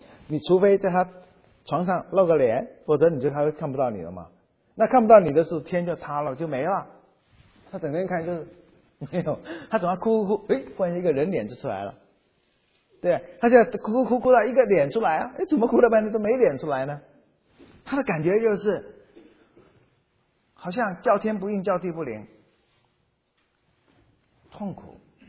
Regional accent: Xiamen, Fujian, China; 金门出去还有一个小小的岛，就在我家乡门口。我家乡在厦门那里嘛。

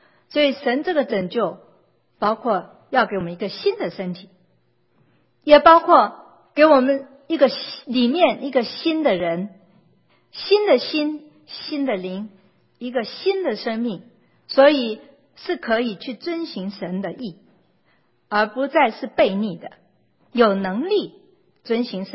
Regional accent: China; 我们中国人就是基本上我们说平安都是只是着重在负面的消极的没有难处

